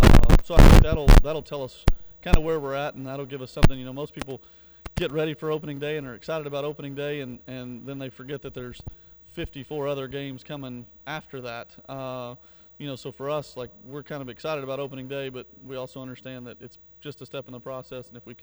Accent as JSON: {"language": "English", "region": "Arkansas", "country": "United States", "said": "So it was kind of one of those chances to move back closer to home. I'm from Arkansas, and a chance to be the head coach."}